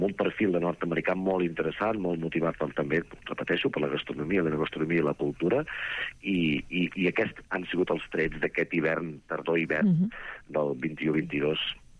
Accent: Catalonia, Spain; soc de l'Empordà.

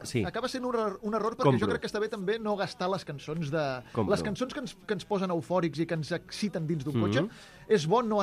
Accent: Catalonia, Spain; accent: Catalan; L'accent catalanet, però... oi? Sí, soc molt català.

